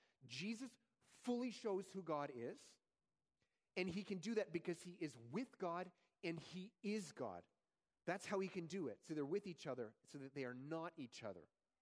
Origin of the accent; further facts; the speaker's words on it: Ontario, Canada; I grew up in Ontario from birth to 6 years old